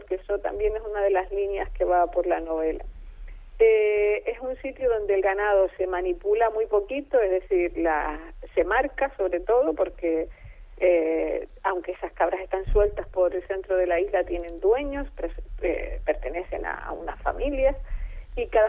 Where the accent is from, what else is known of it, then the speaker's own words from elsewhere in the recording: Canary Islands, Spain; que es casi seguro de donde procedemos los primeros pobladores de Canarias